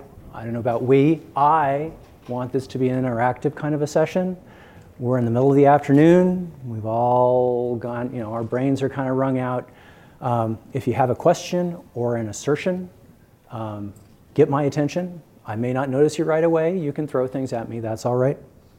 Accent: Portland, Oregon, United States; I'm from Portland, Oregon. I like things that are biodegradable.

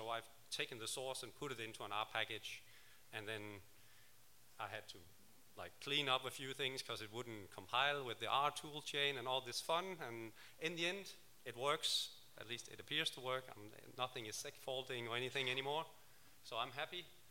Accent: Aalborg, North Denmark Region, Denmark; English is a second language; I'm from Aalborg in Denmark

